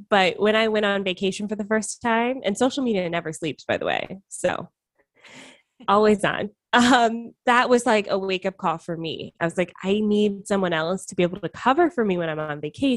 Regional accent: Atlanta, Georgia, United States; moved away as an adult; now in Canada; Yeah, so part of that was why I moved to Canada in the first place. I'm originally from the US.

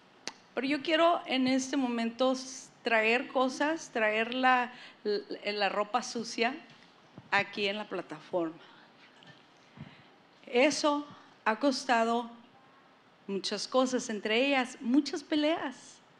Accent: Ciudad Juárez, Chihuahua, Mexico; yo creciendo, crecí en una infancia en Ciudad Juárez, Chihuahua, México.

